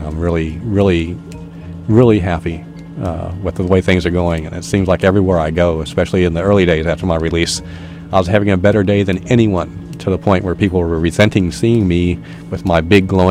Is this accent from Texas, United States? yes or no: yes; Texas, United States; now in Eugene, United States; I'm an anarchist from Texas and now living in Oregon, especially here in Eugene and Lane County, by order of the court.